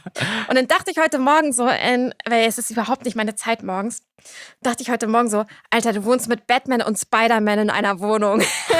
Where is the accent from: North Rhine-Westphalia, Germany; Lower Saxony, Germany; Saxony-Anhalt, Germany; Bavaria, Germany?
Lower Saxony, Germany; Cuxhaven; moved away as an adult; now in Berlin, Germany; Und bin in Cuxhaven aufgewachsen und bin mit 20 nach Berlin gegangen, was erstmal so ein riesiger Kulturschock war.